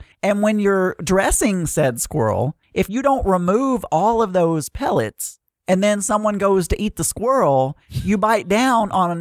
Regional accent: Arkansas, United States; I am from Arkansas. And people do eat squirrel here.

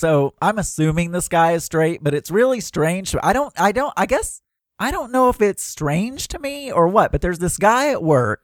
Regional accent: Southern United States, United States; I'm sure there are going to be some Southern people that disagree with me, but I'm from the South, and in the South, where people are not as open to gayness

